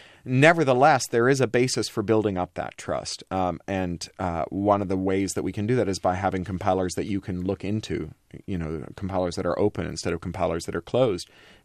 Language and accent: English; Toronto, Ontario, Canada; I grew up in Toronto, which is a very multicultural city